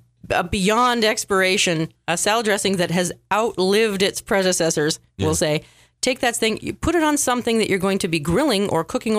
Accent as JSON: {"language": "English", "country": "Canada", "said": "Well, I'm Canadian."}